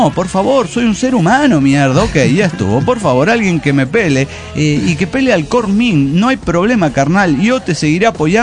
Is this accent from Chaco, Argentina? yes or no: no; San Luis, Argentina; San Luis, Argentina.